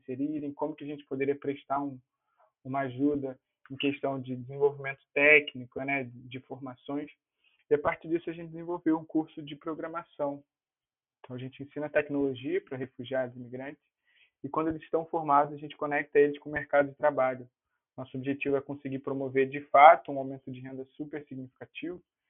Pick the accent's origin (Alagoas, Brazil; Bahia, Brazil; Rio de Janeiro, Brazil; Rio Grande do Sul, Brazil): Rio de Janeiro, Brazil; A gente é do Rio, então a gente começou nossas operações no Rio